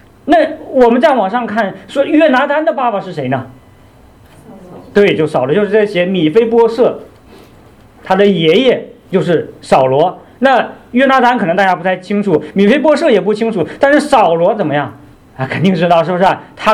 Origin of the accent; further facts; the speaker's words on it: Northeast China, China; accent: Northeastern Mandarin; 就是用我们东北话来说，关系杠杠的是吧？